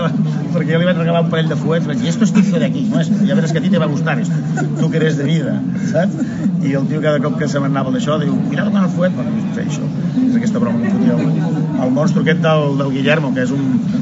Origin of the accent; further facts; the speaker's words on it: Vilanova i la Geltrú, Catalonia, Spain; accent: Catalan; soc d'aquí a Vilanova, tinc un accent català.